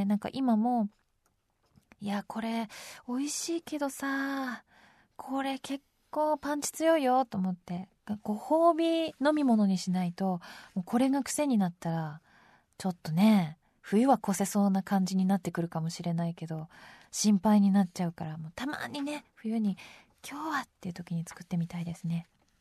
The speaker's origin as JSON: {"language": "Japanese", "region": "Tokyo", "country": "Japan", "tie": "born or raised there", "said": "私もね、東京生まれ東京育ちなので"}